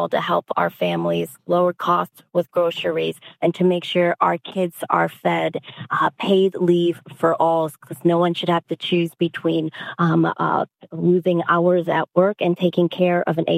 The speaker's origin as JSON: {"language": "English", "town": "Madison", "region": "Wisconsin", "country": "United States", "tie": "born or raised there", "said": "I'm born and raised in Madison."}